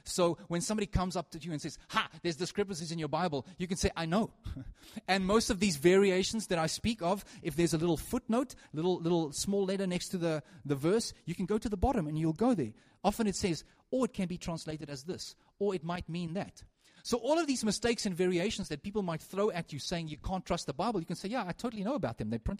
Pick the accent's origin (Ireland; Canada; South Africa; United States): South Africa; first language Afrikaans; English is a second language; I'm Afrikaans, okay? English is my second language.